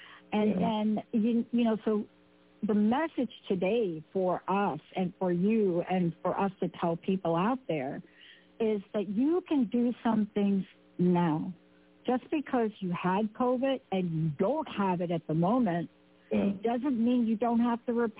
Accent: Bronx, New York, United States; I am a girl from the Bronx, New York.

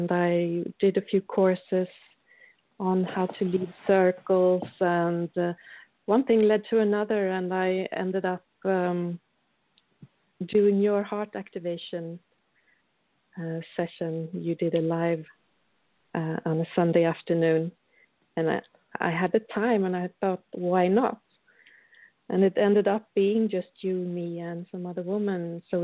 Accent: Sweden; and I'm from Sweden.

